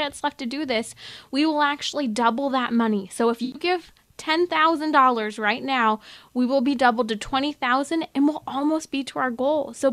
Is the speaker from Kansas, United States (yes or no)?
no; California, United States; California, my home state, let's step up and say we can give and we will give generously.